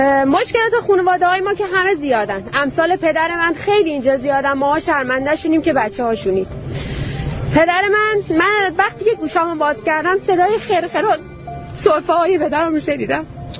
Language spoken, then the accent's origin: Persian; Tehran, Tehran Province, Iran; من از تهرانم